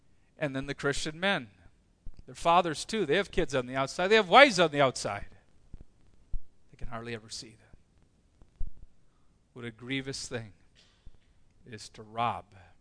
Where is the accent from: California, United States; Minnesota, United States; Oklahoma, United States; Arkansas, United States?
Minnesota, United States; Edgerton; Or growing up in Edgerton, Minnesota, for example